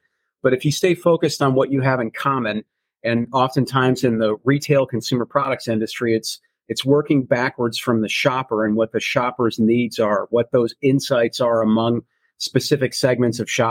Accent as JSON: {"language": "English", "town": "Columbus", "region": "Ohio", "country": "United States", "tie": "born or raised there", "said": "So like many, I had the experience of growing up in Columbus. I always tipped towards the Cleveland teams as a young boy growing up."}